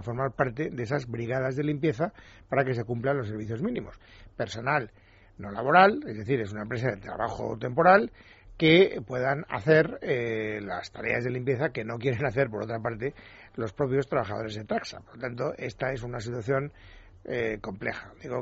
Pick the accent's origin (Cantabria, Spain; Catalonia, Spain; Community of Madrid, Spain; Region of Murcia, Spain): Community of Madrid, Spain; Madrid; Los que somos de Madrid